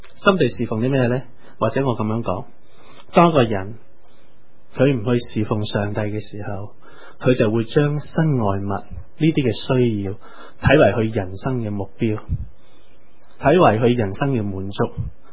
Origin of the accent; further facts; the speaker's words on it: China; 所以好多我哋中国人嗰啲挥春嘅说话咧，都讲家肥屋润啊，风调雨顺啊